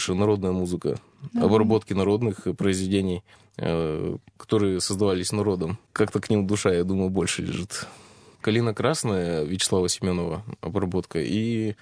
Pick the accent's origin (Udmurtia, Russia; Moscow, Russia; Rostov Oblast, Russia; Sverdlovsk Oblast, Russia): Sverdlovsk Oblast, Russia; Asbest; Я сам из Асбеста.